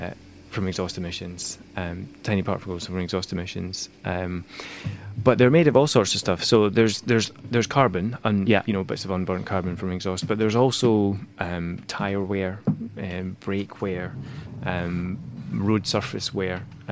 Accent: Edinburgh, Scotland, United Kingdom; moved away as an adult; now in London, United Kingdom; You can probably tell from my accent, I grew up in Edinburgh. I came to London in 2005

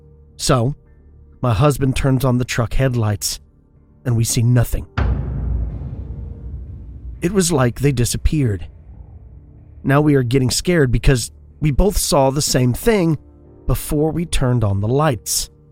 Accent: Texas, United States; it took place in my home state of Texas, so it immediately held my attention.

